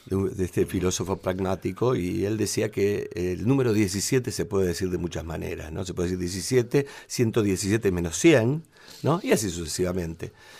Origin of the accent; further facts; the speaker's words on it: Quilmes, Buenos Aires Province, Argentina; born there; yo tengo 55 años, nací en el Quilmes obrero, digamos, el del otro lado de la vía para los quilmeños que están escuchando, más cerca de la avenida Calchaquí.